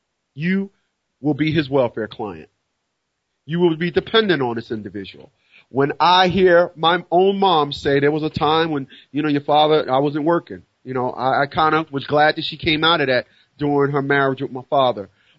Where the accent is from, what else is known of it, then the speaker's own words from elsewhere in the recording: New Jersey, United States; the best people that can make a case about that August 30th show is the residents of Newark, Irvington, and East Orange, New Jersey. That is where I'm from. That's where I'm from.